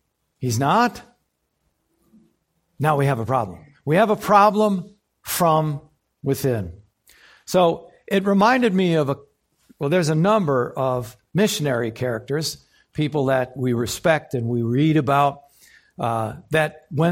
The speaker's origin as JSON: {"language": "English", "country": "United States", "said": "Well, we're American missionaries, so we're going to take our furloughs."}